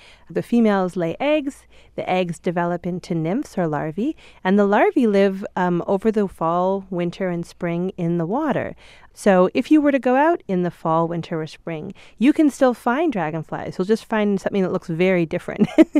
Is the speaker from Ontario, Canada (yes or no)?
yes; Ontario, Canada; I grew up in Canada, and I was raised mostly by my grandparents, who had a house up in northern Ontario, and we spent most of our time up on a big lake that was full of dragonflies